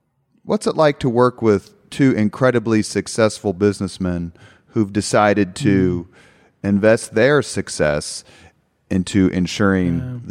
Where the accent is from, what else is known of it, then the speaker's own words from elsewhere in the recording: Indiana, United States; I grew up on the Near East Side by School 78, which is roughly Sherman and Washington.